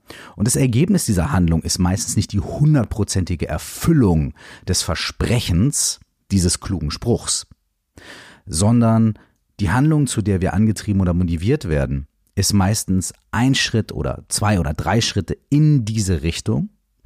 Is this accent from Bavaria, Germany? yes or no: no; Minden, North Rhine-Westphalia, Germany; ich habe damals in Minden gewohnt, Minden ist meine Heimatstadt und das ist, ich liebe diese Stadt und ich liebe die Menschen dort.